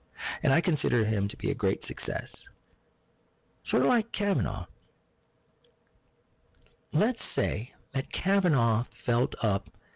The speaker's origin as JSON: {"language": "English", "town": "Chicago", "region": "Illinois", "country": "United States", "tie": "born or raised there", "said": "I was stationed in my hometown of Chicago."}